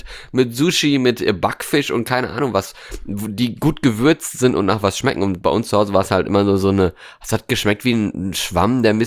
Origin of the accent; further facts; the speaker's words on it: Norway; denn ich war im Urlaub in Norwegen, in meiner alten Heimat